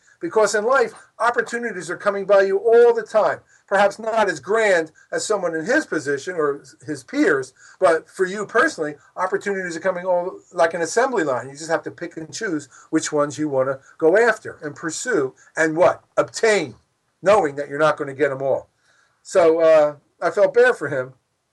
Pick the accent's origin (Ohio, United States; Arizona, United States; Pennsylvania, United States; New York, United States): Pennsylvania, United States; Philadelphia; I grew up in Philadelphia and I watched Allen Iverson